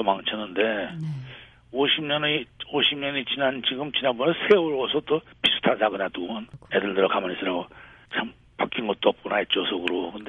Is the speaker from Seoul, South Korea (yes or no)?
yes; Seoul, South Korea; born there; 낳기는 서울에서 낳지만은.